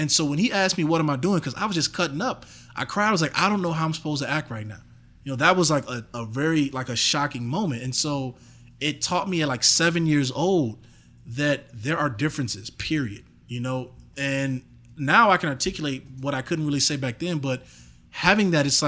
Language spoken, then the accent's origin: English; Chicago, Illinois, United States; also born or lived in Evanston; I moved from Chicago. We were on like 71st in Wabash. We were on 71st in Wabash or 72nd. It's been a while. And plus, I'm not exactly snober. But we went from there to Evanston.